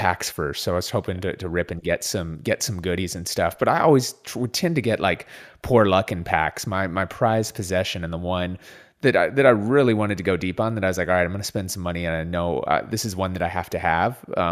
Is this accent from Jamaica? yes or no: no; Minnesota, United States; I grew up in Minnesota, so Minnesota sports everything.